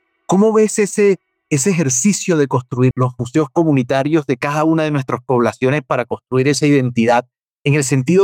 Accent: San Jacinto, Bolívar, Colombia; Y como yo soy del Caribe y soy de San Jacinto Bolívar

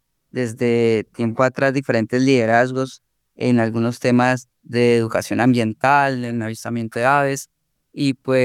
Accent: Mapiripán, Meta, Colombia; yo soy del municipio de Mapiripán.

